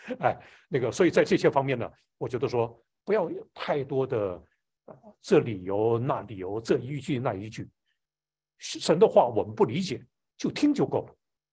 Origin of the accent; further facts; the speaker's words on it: China; also born or lived in Guangdong; 啊，要那个吃什么补什么，特别我们中国人。